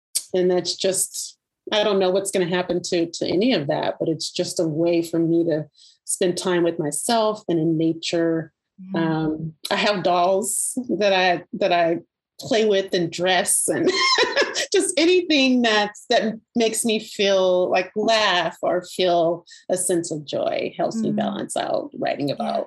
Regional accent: Louisiana, United States; now in California, United States; I don't have family here in Louisiana. I'm in California. I'm from Louisiana, and there's no blood family here.

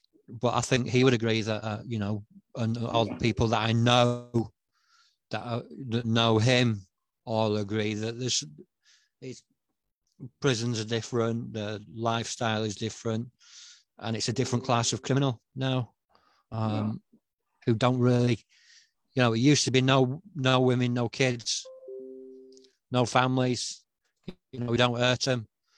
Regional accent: United Kingdom; I suppose as a Brit

